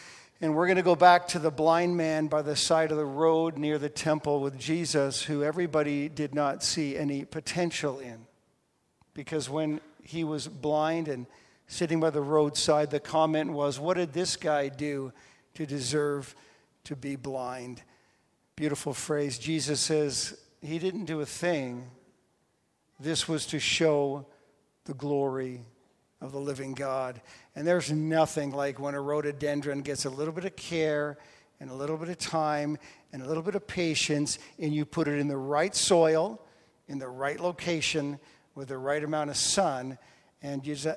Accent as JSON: {"language": "English", "region": "Ontario", "country": "Canada", "said": "and I'm from Ontario"}